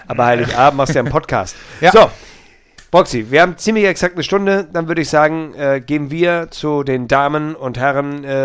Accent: Hamburg, Germany; als Hamburger kannst du ja nicht so richtig Bremen-Fan sein

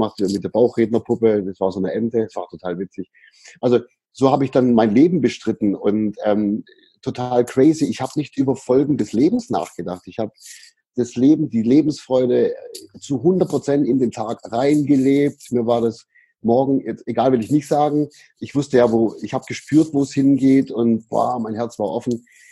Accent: Böblingen, Baden-Württemberg, Germany; also born or lived in Sindelfingen; Und in Böblingen, also in der Stadt, aus der ich herkomme, gebürtig bin ich aus Sindelfingen.

